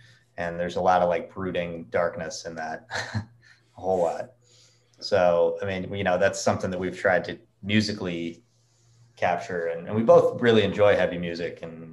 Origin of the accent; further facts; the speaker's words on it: Manhattan Beach, California, United States; I grew up in Manhattan Beach, which was definitely the South Bay in Southern California